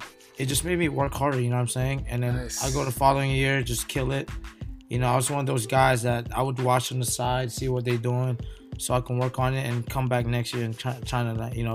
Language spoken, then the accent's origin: English; Philippines; It all started when I was a little kid, man. I grew up in the Philippines, third world